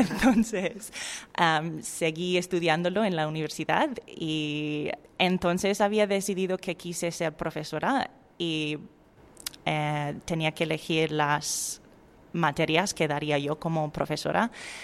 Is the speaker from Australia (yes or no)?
yes; Brisbane, Queensland, Australia; Spanish is a second language; Sí, soy de Brisbane.